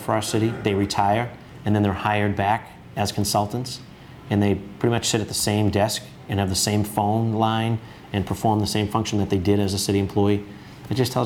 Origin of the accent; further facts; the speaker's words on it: Boston, Massachusetts, United States; I was born in public housing. I was born in the Old Harbor Projects and grew up on 3rd Street. Nothing like being a city kid.